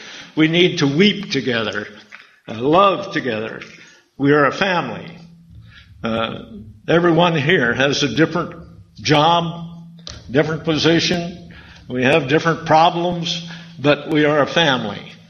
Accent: Washington, United States; moved away as an adult; now in Trail, Canada; We came from Washington State, and we came to Canada to start a church over there in Trail, and we're still there.

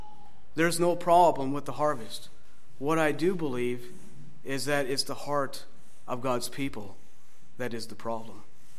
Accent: Kenora, Ontario, Canada; many a time back home in Kenora, that there are people that never heard the gospel once. You know, my hometown, where I came from, never heard the gospel once in their life.

